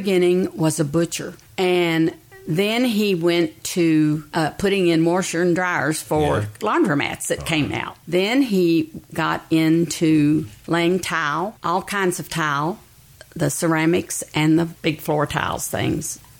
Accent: Lexington, Kentucky, United States; I came from Lexington

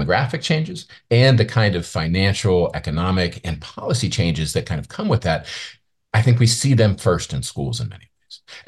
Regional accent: Penn Hills, Pennsylvania, United States; So like when I talk about growing up in Penn Hills, like I was a disruptive kid too.

